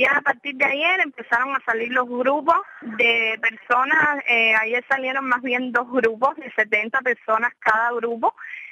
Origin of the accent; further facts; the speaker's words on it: Cuba; moved away; yo realmente salí de Cuba casi hace 2 años. Es decir, en noviembre de este año va a ser 2 años. Yo realmente salí de Cuba porque toda mi familia la tengo en Estados Unidos.